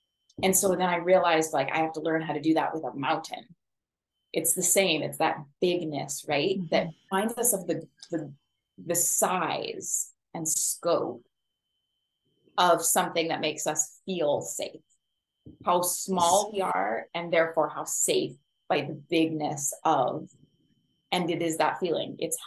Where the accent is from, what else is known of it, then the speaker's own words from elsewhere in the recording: Pacific Northwest, United States; also born or lived in Hawaii / Colorado; because I grew up on the Pacific Northwest and then I lived my adult life in Hawaii.